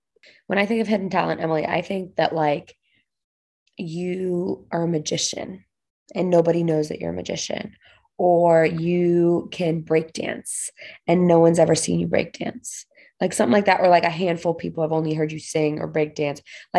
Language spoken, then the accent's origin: English; Bosnia & Herzegovina; you'll know that I'm from Bosnia, if not the first time.